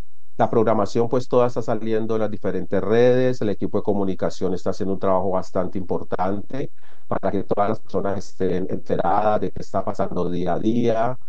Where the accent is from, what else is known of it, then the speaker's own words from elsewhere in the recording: Colombia; la mayoría del equipo somos colombianas